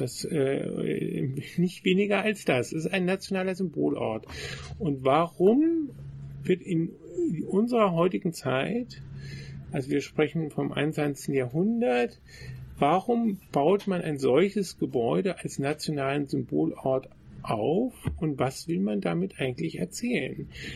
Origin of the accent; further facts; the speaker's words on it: Germany; ich bin ein Deutscher